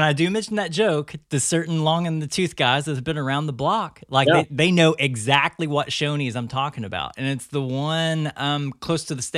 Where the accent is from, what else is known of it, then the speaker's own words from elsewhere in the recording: Texarkana, United States; I'm from the Texarkana area.